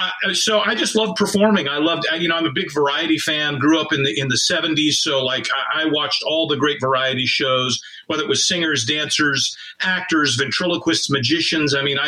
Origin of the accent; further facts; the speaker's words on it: Golden, Colorado, United States; I grew up in Golden, Colorado. I went to school all through high school there.